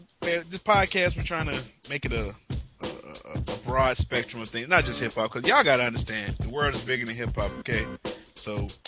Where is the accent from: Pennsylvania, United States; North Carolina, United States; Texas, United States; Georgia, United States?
North Carolina, United States; I remember when, growing up in North Carolina, we had the Panthers.